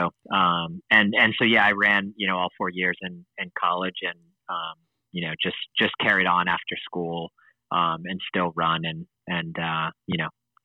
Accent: Pittsburgh, Pennsylvania, United States; moved away as an adult; now in New England, United States; I grew up in Pittsburgh, so sort of born and raised there, and migrated up to the New England area for college, and have pretty much stayed up here ever since.

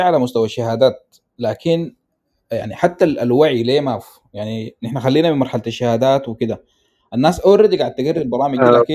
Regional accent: Sudan; خصوصا مع وضع السوق عندنا في السودان

